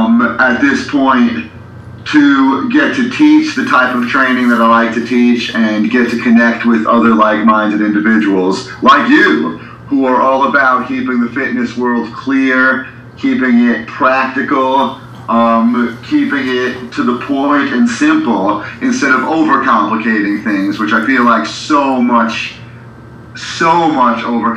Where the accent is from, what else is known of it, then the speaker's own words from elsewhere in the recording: Brooklyn, New York, United States; accent: New York; I did. I grew up in Brooklyn. I was born in Brooklyn in 1974. I've traveled many places, but I've never lived outside of New York City.